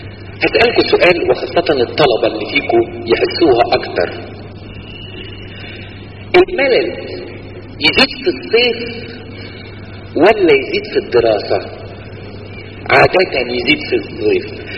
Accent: Egypt; واحنا يا مصريين

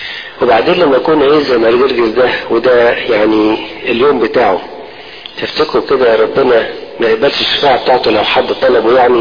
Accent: Egypt; قلت لبعضكم يمكن مره طفل زي كده عندنا في مصر 10 سنين في امتحان

